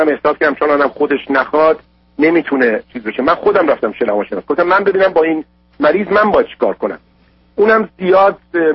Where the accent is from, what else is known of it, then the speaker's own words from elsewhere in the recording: Iran; moved away; چون بالاخره من 20 سال تو خارج از ایران هستم